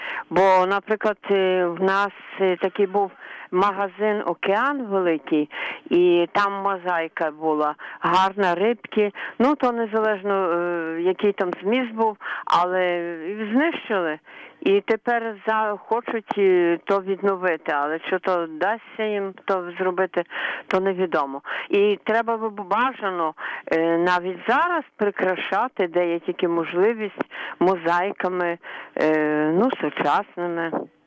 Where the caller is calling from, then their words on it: Lviv, Lviv Oblast, Ukraine; То з Львова вас турбують.